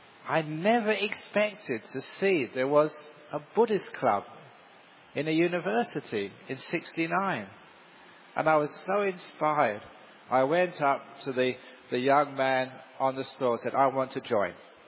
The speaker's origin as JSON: {"language": "English", "region": "England", "country": "United Kingdom", "tie": "born or raised there", "said": "When I was growing up in England, being a Buddhist, remember this was in the 60s and 70s"}